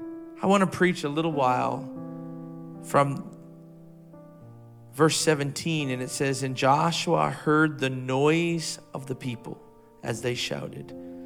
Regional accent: Canada; I grew up in Canada. So I too am in part of the British Commonwealth today. And I grew up in Canada

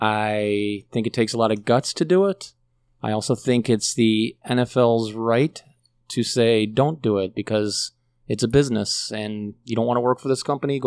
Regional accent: Elmhurst, United States; because I grew up in Elmhurst

